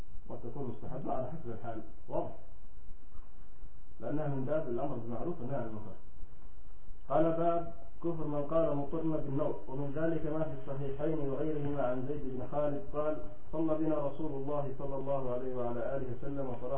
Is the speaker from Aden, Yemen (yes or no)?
yes; Aden, Yemen; كما يقال عندنا في عدن